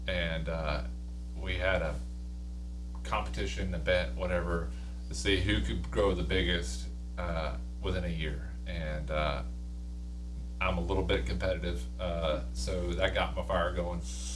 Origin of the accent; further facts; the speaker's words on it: Georgia, United States; I grew up around Effingham County, I started when I was 16.